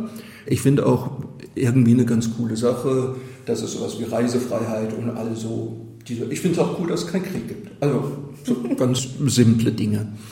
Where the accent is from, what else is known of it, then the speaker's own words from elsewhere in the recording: Southwest Germany, Germany; Also ich komme hier aus dem Südwesten, hier gibt es keine Schützenfeste.